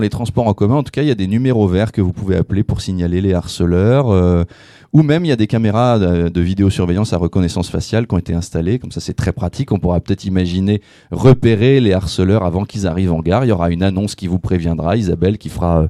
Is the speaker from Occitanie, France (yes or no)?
no; Versailles, Île-de-France, France; À pure souche, ouais. Ouais, je suis né à Versailles, grandi